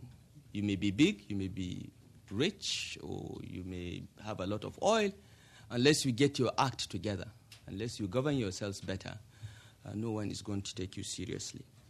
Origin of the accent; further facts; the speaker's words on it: Nigeria; But his first visit to sub-Saharan Africa will be to Ghana. And as a Nigerian, that upsets me a lot.